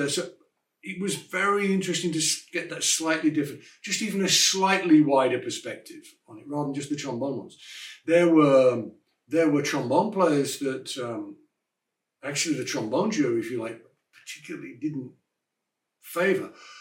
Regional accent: England, United Kingdom; I come from England. British trombone players think they have the best trombone style in the world, as do the French, as do the Americans.

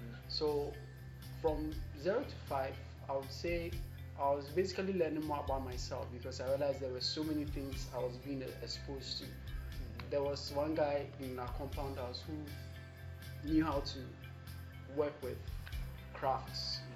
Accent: Ghana; it's amazing that I do not speak the Ghana language, though I've been here all my life. And as for my hometown language, I also don't know how to speak it, so it's basically English.

